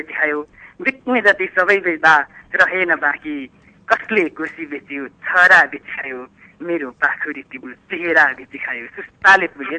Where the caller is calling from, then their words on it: Khotang, Koshi Province, Nepal; म खोटाङबाट … हाल काठमाडौँ।